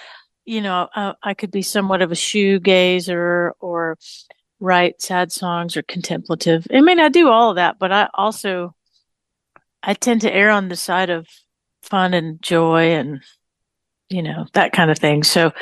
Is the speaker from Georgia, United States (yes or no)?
yes; Georgia, United States; So being that I'm from Georgia, it's a bit of a Southern rock record